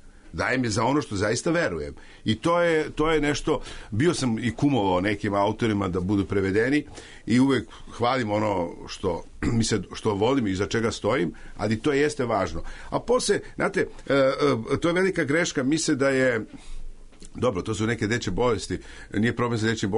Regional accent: Pula, Istria County, Croatia; also born or lived in Belgrade; ja sam tad živio u Puli i onda to tamo sam i odrastao. Ja sam rođen u Beogradu, sa 5 godina sam otišao

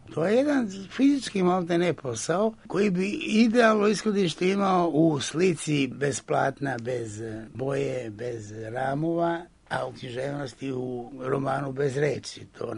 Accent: Užice, Šumadija and Western Serbia, Serbia; mi smo iz Užica i tako

